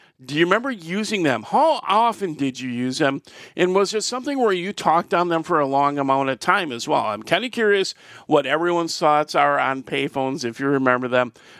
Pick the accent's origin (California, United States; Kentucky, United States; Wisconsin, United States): Wisconsin, United States; Wisconsin Dells; I remember growing up in Wisconsin Dells. That's originally where I'm from.